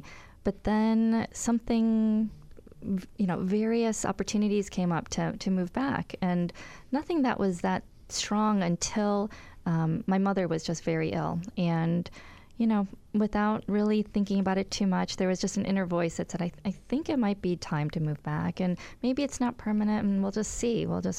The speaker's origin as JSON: {"language": "English", "town": "Chicago", "region": "Illinois", "country": "United States", "tie": "born or raised there", "said": "It was actually about my move back to Chicago. So I grew up in Chicago. I love the city"}